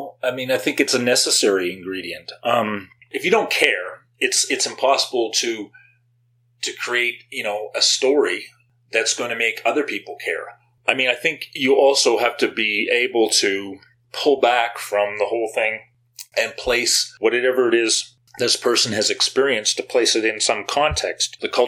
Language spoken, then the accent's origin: English; Canada; I'm a Canadian journalist who has spent, I guess, 9 years overseas covering conflicts and disasters, primarily in Asia.